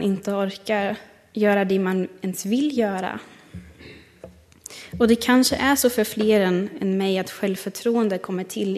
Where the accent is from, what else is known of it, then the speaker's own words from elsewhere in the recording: Germany; now in Sweden; Jag är tysk. Jag är teologistudent. Utvandrare. Invandrare. Hyresgäst. Jag är kristen.